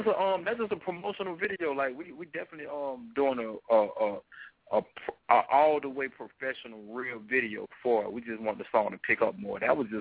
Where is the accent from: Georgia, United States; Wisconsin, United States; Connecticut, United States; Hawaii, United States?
Georgia, United States; Atlanta; I'm just like, man, these little girls in Atlanta, you know, I'm from Atlanta, so this twerking, we've been doing this twerking like forever.